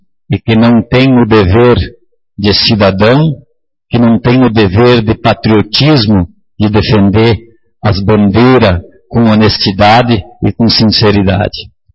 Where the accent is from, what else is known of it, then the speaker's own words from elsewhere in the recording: Rio Grande do Sul, Brazil; now in Mato Grosso, Brazil; Sou gaúcho, não nasci nesse estado, estou aqui há 20 anos.